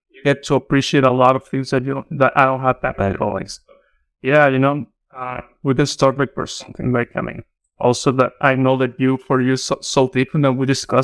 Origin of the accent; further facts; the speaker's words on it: Mexico; I come from Mexico.